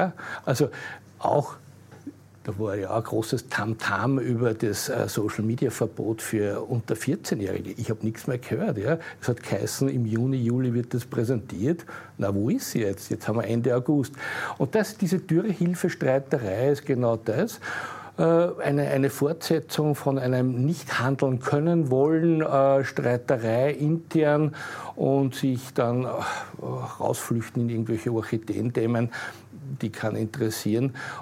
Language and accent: German; Austria; Ich glaube nicht, dass wir als Österreicher mit 9 Millionen Menschen, und wenn wir noch so viel CO2-Steuern zahlen, das weltweite Klima ändern werden.